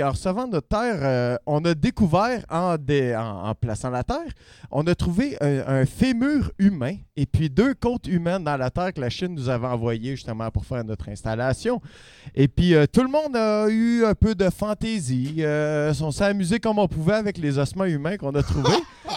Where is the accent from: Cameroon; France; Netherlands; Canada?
Canada; Montreal, Quebec; je viens de Montréal